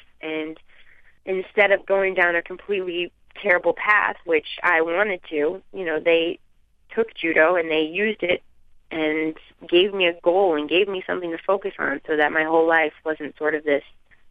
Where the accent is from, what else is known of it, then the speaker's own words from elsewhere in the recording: United States; And not only did I win, but I'm the first from the United States to ever win.